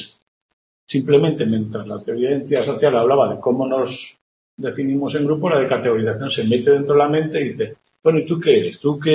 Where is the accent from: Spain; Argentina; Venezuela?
Spain; yo digo, yo soy español, bien.